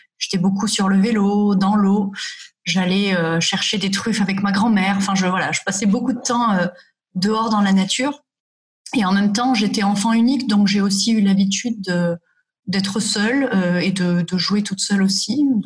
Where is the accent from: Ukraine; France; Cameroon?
France; Je dis, mais attends, non, je suis de la France, je n'ai pas du tout envie de faire de l'allemand.